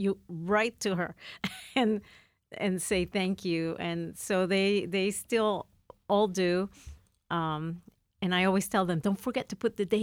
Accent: Puerto Rico; It's like, no, if abuelita, I'm from Puerto Rico, so, and I'm like

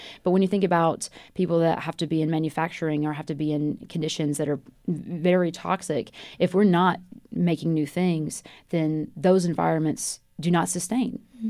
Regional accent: South Carolina, United States; I'm from South Carolina, so we're very mindful of that.

